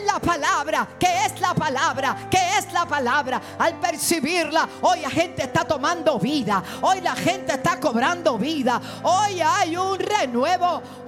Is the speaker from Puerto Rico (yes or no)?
yes; Puerto Rico; Yo dije, yo soy boricua.